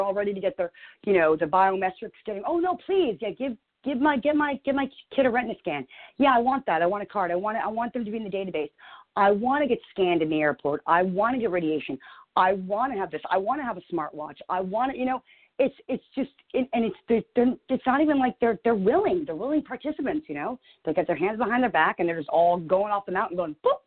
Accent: Chappaqua, New York, United States; He lived in Chappaqua. He was a Quaker. That's the town where Hillary Clinton lived. That's my hometown, where I grew up.

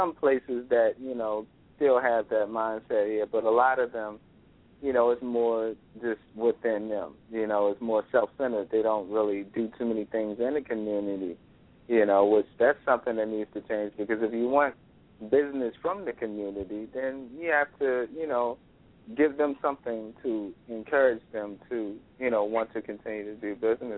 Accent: Brooklyn, New York, United States; I'm from Flatbush, Brooklyn, and it's like, you know, the stores, the bodegas that we had back home

